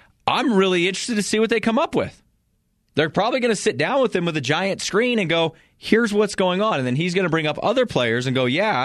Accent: Cheyenne Wells, Colorado, United States; I grew up in Cheyenne County, and it was Cheyenne Wells. Makes sense. The town was called Cheyenne Wells. The county is Cheyenne County.

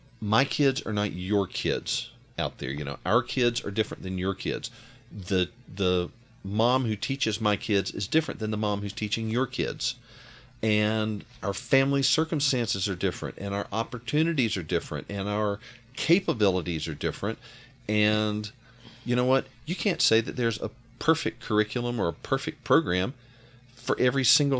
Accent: the South, United States; now in California, United States; we grew up in the South, you could choose 15 different flavors of Baptist churches. We moved to California, there were like three in the town where we lived.

